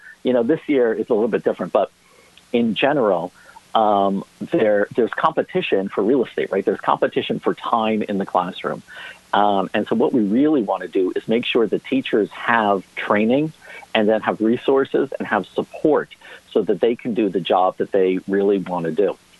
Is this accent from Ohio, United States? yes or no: no; Connecticut, United States; But even in Connecticut, that's my home state, Connecticut, 15%.